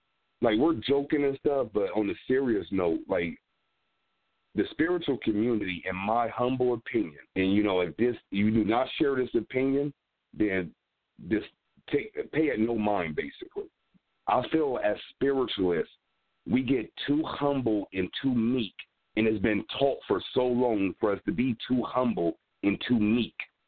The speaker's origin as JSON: {"language": "English", "town": "Cincinnati", "region": "Ohio", "country": "United States", "tie": "born or raised there", "said": "I grew up in Cincinnati. I'm the biggest city."}